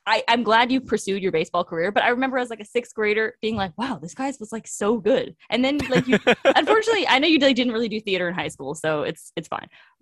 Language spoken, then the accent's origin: English; Port Washington, New York, United States; we're both from the same town, and we're both from Port Washington, which, as people who take the Long Island Railroad know, is the best way to get to Mets games